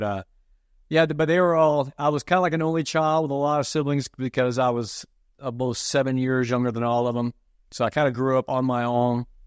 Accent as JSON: {"language": "English", "town": "Belmead", "region": "Texas", "country": "United States", "tie": "born or raised there", "said": "I was born in Belmead, right down the road from here, not far, and which was also about a half mile or about a mile or two from my dad's bar, the Cock and Bull. So I grew up in the industry."}